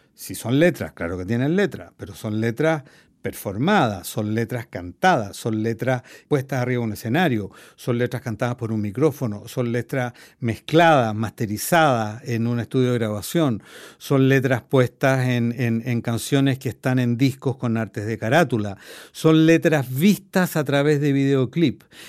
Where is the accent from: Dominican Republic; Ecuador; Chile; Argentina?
Chile; Sobre todo siendo chileno, ¿eh? Esa devoción por Bach es muy chilena.